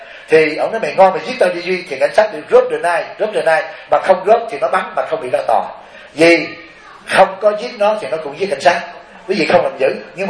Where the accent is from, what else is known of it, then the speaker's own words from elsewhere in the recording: South Vietnam, Vietnam; born there; Tôi sinh tại miền Nam, tôi phải bảo vệ cho nhân dân miền Nam sống trong tự do.